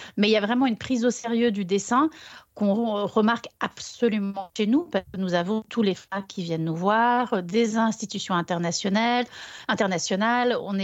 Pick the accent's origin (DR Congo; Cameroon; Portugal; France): Portugal; moved away as an adult; moi, je suis une Portugaise née au Portugal, ayant vécu au Portugal jusqu'à l'âge de 18 ans.